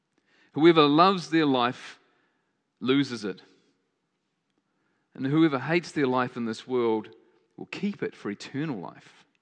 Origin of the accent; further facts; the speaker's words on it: Adelaide, South Australia, Australia; Because this guy was from Bethsaida, and I'm from Adelaide. In Galilee, and that's Adelaide's in Australia.